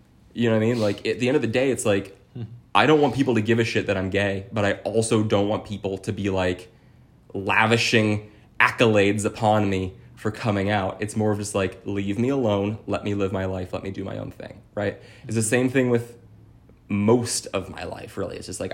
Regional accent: Ohio, United States; So, I'm from Ohio.

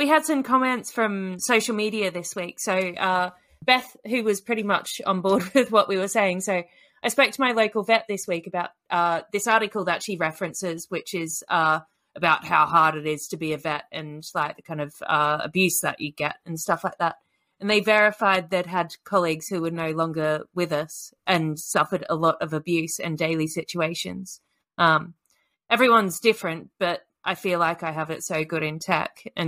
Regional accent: Australia; I'm Australian, hell, like, of course I do.

